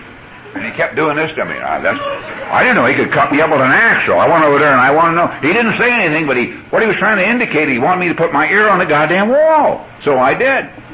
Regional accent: Glendale, United States; I'm serious, and I was raised in Glendale. They speak English in Glendale.

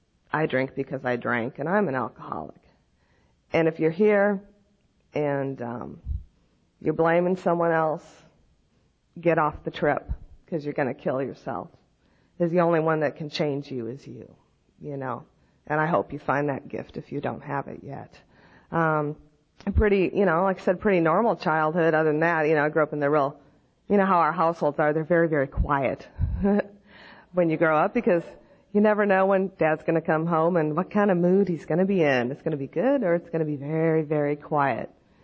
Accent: Decorah, Iowa, United States; I was born and raised in Decorah, Iowa, which is in the northeastern corner of the state, real close to the Minnesota border. So I'm used to a lot of snow.

